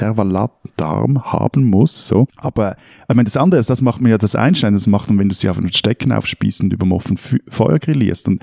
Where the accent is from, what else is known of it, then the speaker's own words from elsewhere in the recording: Zurich, Switzerland; als Zürcher muss ich auch noch die Wiedekerli erwähnen, dünne Schweinsbratwürste.